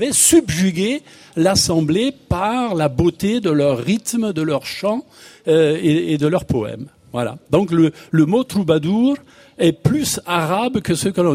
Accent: Grand Est, France; je suis Lorrain, je n'ai rien à voir avec l'Alsace.

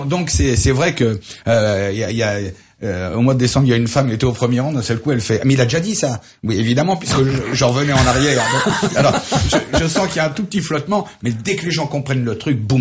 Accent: Marseille, Provence-Alpes-Côte d'Azur, France; Moi, par exemple, je suis de Marseille.

